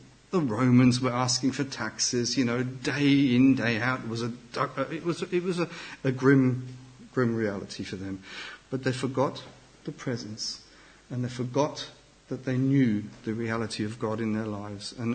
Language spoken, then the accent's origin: English; Germany; a little 30-year anniversary that was recently held in my home country in Germany.